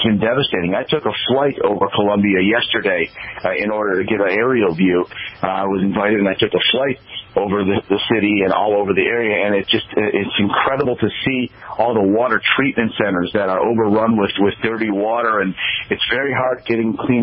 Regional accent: Detroit, Michigan, United States; also born or lived in Gainesville; I grew up in Detroit originally, went to the University of Florida down in Gainesville, and then came to Columbia

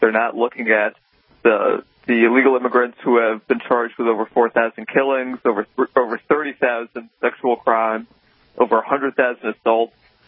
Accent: Chicago, Illinois, United States; born there; also born or lived in South Dakota / Washington, D.C.; I grew up, I was born in Chicago, and then I spent a lot of time in South Dakota and D.C.

